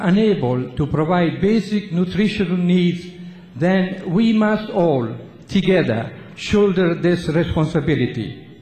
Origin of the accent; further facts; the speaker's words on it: Italy; during Second World War, I was a young student growing up in Italy.